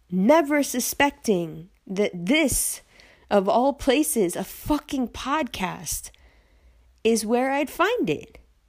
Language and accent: English; Pakistan; I love Pakistan. I love being Pakistani.